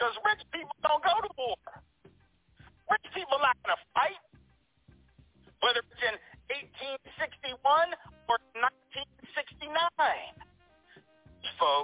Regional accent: the South, United States; I'm from the South, living in the South. And the only difference between those of us from the South and the rest of y'all is we know that I'm.

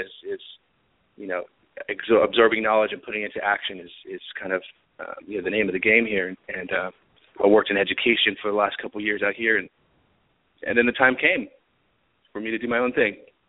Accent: California, United States; since I'm from Northern California, people gave me a lot of flack for moving to Los Angeles.

